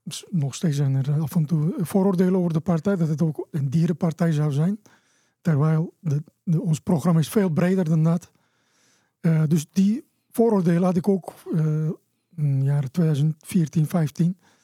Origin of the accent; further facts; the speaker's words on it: Istanbul, Turkey; Dutch is a second language; moved away as an adult; also born or lived in Eindhoven / Haarlem; now in Netherlands; Ik ben geboren en opgegroeid in Istanbul eigenlijk. En ik kwam in 2004 naar Nederland in mijn eentje om een studie te volgen